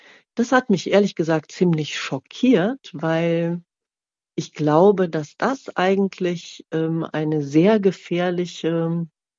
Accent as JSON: {"language": "German", "country": "Germany", "tie": "born or raised there", "said": "Also ich bin ja im Westen aufgewachsen"}